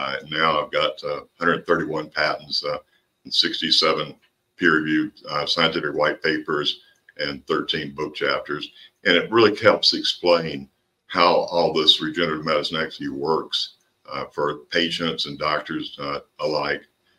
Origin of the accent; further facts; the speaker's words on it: Georgia, United States; So I was born and raised in the Okefenokee Swamp. So to say the least, it was a very unusual upbringing.